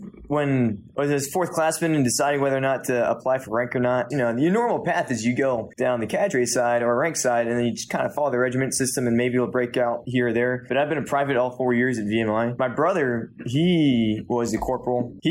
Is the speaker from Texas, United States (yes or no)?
yes; San Antonio, Texas, United States; born there; also born or lived in Germany / Virginia; So I was born in Texas. My dad was in the Air Force for 27 years. So I was born down at San Antonio. Then from there, we moved all around the country, spent a couple years in Germany, came back to Virginia.